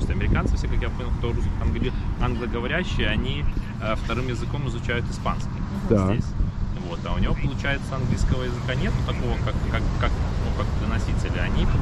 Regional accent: Minsk, Belarus; now in Sunnyvale, United States; Мы из Минска.

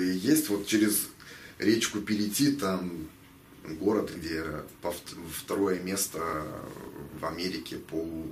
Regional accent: Russia; С России.

